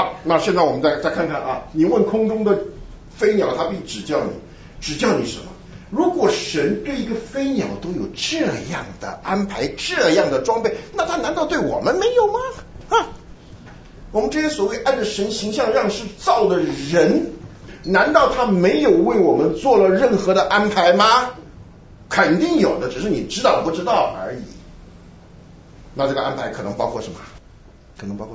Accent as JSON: {"language": "Chinese", "country": "China", "said": "我们中国人最喜欢就是说，找到了，我就认为我知道了。"}